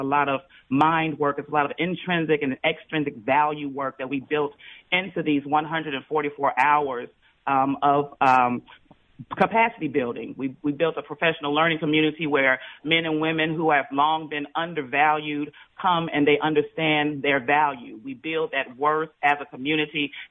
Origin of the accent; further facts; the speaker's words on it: Chicago, Illinois, United States; So I'm from Tarrytown, grew up there, born and raised through the Chicago Public School system